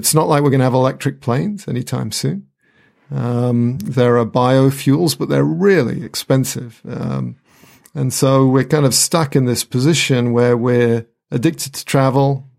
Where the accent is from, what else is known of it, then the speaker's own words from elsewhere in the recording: United Kingdom; accent: British; now in United States; you can hear my British accent, I'm in America.